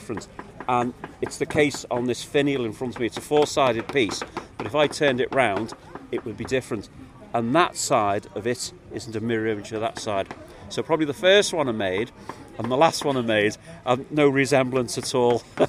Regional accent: Liverpool, North West England, United Kingdom; I'm a stone carver. I'm from Liverpool.

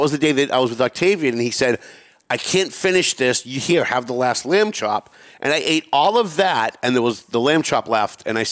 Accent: Lawrence, United States; We used to have Mornier's when I was growing up in Lawrence. And that was the go-to place for Lebanese food.

